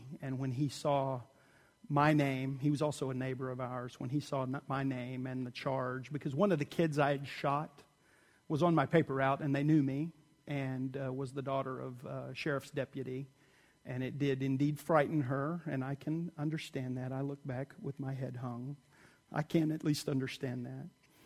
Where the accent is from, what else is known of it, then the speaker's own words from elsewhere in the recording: Texas, United States; I grew up in Texas.